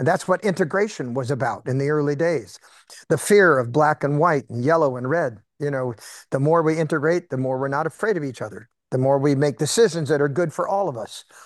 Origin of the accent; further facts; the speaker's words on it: United States; I'm an American American. I was born here as a citizen. It is my birthright.